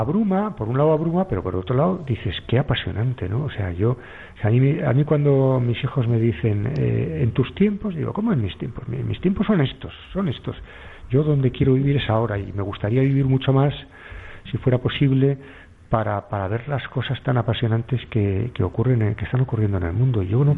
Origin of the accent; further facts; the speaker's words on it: Navarre, Spain; yo soy también medio navarro y por tanto... en Navarra se ven las cosas también desde otra perspectiva